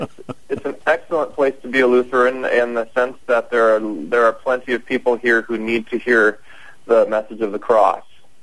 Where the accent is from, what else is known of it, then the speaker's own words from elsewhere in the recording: Oregon, United States; I grew up in Oregon, actually. I grew up near Portland